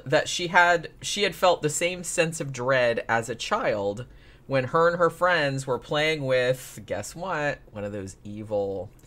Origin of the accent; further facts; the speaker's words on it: Florida, United States; I'm from Florida.